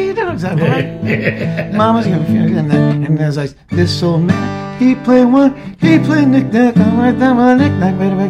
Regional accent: Santa Monica, California, United States; also born or lived in Los Angeles; Yeah, I was born in St. John's Hospital in Santa Monica.

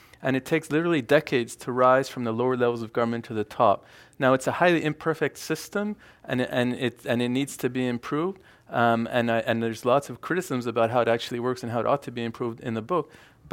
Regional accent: Canada; I'm Canadian

